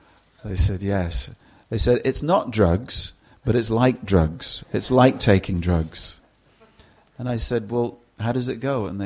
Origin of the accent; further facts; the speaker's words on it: United Kingdom; But actually I can't join them because I'm British.